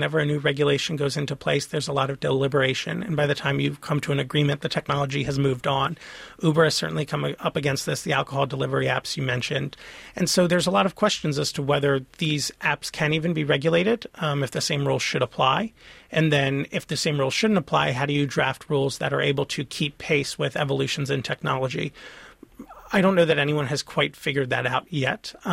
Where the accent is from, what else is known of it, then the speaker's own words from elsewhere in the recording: Olney, United States; Yes, and Olney's my hometown, so shout out to Olney.